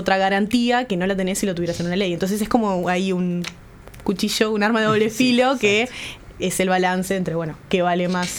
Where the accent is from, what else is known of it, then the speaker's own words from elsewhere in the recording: Uruguay; Nosotros, como uruguayos, tenemos una política donde el caudillo, ¿no?